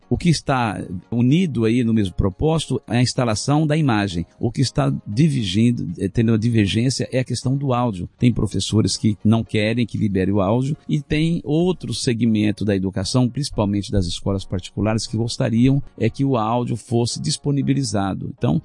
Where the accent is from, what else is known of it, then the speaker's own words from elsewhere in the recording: Mato Grosso do Sul, Brazil; Eu sou sul-mato-grossense, eu sou cooperado